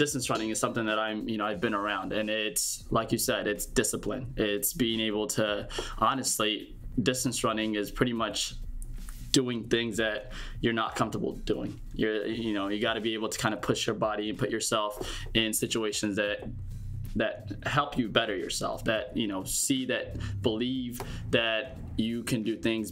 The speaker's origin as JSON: {"language": "English", "town": "Oklahoma City", "region": "Oklahoma", "country": "United States", "said": "I am a runner from Oklahoma City, and I run professionally for Under Armour."}